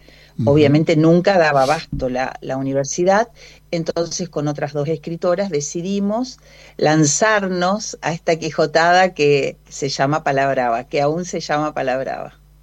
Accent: Santa Fe, Argentina; now in La Cumbre, Argentina; Soy santafesina. Sí, en este momento estoy en la Cumbre Córdoba, bueno, desde hace un tiempo, así que bueno, por ahora estoy acá.

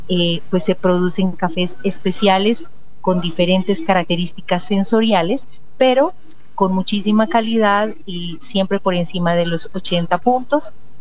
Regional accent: Nariño, Colombia; algunas de las cosas que suceden en mi tierra, en Nariño, ubicado al suroccidente de Colombia, tierra cafetera, en la frontera colombo-ecuatoriana

